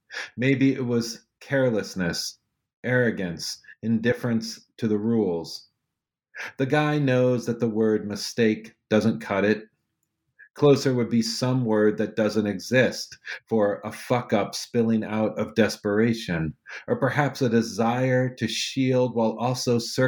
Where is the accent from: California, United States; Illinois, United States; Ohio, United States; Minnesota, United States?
Ohio, United States; I grew up in Northeast Ohio.